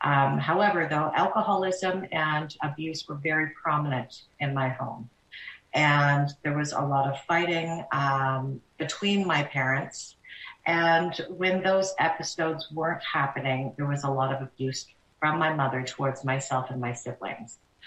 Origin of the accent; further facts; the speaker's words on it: Toronto, Ontario, Canada; so many of the people that I grew up in Toronto with didn't have that opportunity.